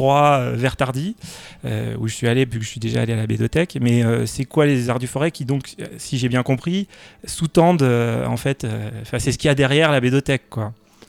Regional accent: Saint-Étienne, Auvergne-Rhône-Alpes, France; Parce que quand on est stéphanois et amateur de BD, il y a quelques endroits qui comptent.

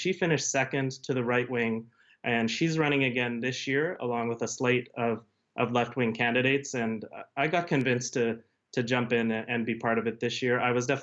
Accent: Canada; Yeah, it's just sort of embarrassing as a Canadian.

